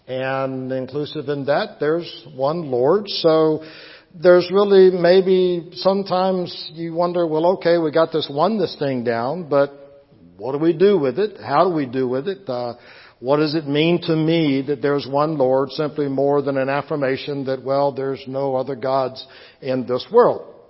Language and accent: English; Plant City, Florida, United States; I grew up in Plant City and grew up in the church